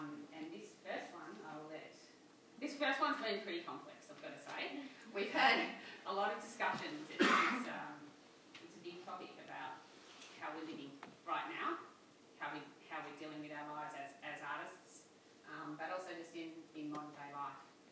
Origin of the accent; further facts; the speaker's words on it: Canberra, Australian Capital Territory, Australia; now in Perth, Australia; I grew up in Canberra